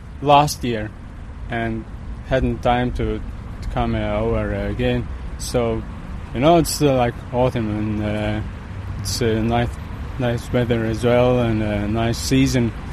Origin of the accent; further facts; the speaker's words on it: Latvia; English is a second language; now in Clonee, Ireland; From Latvia.